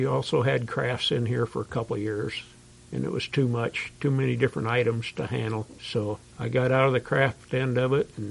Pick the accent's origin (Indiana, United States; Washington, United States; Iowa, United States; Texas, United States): Iowa, United States; Ames; I was born in Ames in 1942. Grew up outside of Ames, but on a farm.